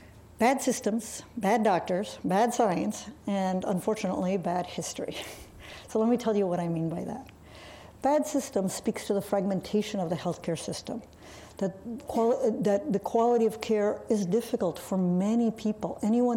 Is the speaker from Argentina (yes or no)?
yes; Argentina; I was not born in the United States. I'm actually from Argentina.